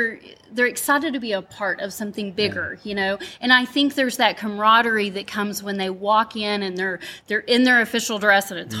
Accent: Stephenville, Texas, United States; I grew up in Stephenville and was able to do that and just met lots of friends over those years

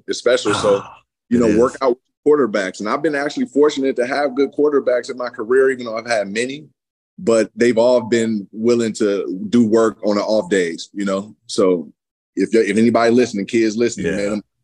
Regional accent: San Francisco, California, United States; also born or lived in Fairfield; Because I came from San Francisco, was the inner city. Point. And then we moved up once I got to high school up to Fairfield, California.

